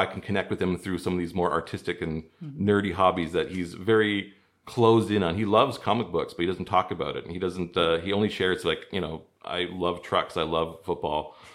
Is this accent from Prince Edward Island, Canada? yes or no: no; Prince George, British Columbia, Canada; I'm from Prince George, so we don't get fresh oysters.